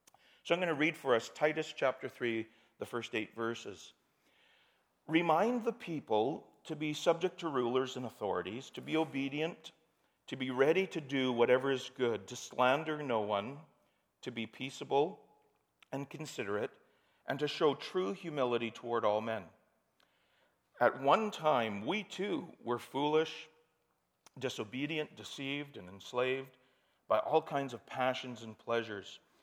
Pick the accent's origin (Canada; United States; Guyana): Canada; how do we define ourselves as Canadians? What's the definition of being a Canadian? Right? Wonder what that is. It's very easy. We're not Americans.